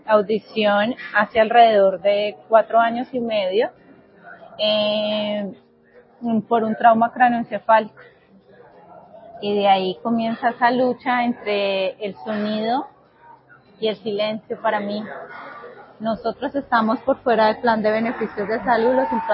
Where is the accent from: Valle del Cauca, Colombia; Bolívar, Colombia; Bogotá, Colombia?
Valle del Cauca, Colombia; Cali; soy caleña